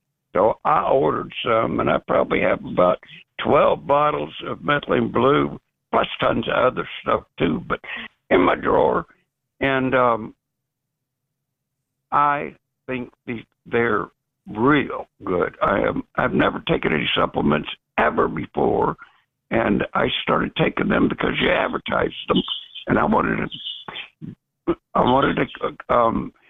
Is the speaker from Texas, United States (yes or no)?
yes; Dallas, Texas, United States; I am from Dallas. I grew up in the Park Cities. My dad was a rocket scientist.